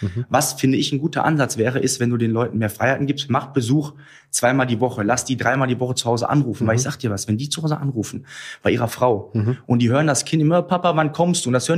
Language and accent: German; Duisburg, North Rhine-Westphalia, Germany; Aber ich komme aus Duisburg-Marxloh. Also auch etwas, was man so sozialen Brennpunkt nennt.